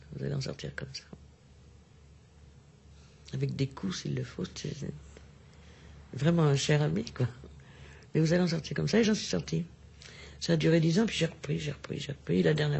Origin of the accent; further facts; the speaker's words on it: Hauts-de-France, France; Parce que chez nous, dans le Nord, quand on est maigre, on boit de la bière.